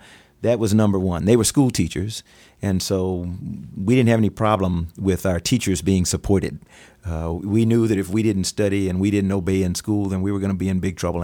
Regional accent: South Carolina, United States; I never dreamed of being an astronaut when I was a child growing up in South Carolina.

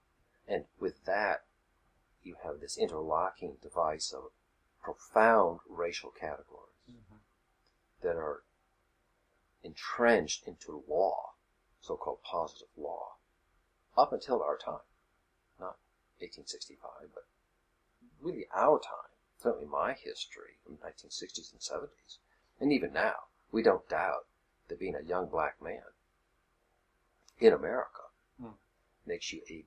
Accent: Northern United States, United States; I had to acknowledge my own arrogance as a Northerner, as if I were superior, or really as if the North were superior.

